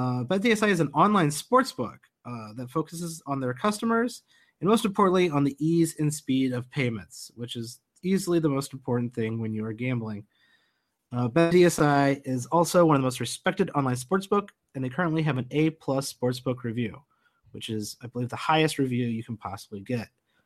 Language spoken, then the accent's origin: English; United States; And luckily, I'm American, and I don't have to deal with much of that because I just follow them from here.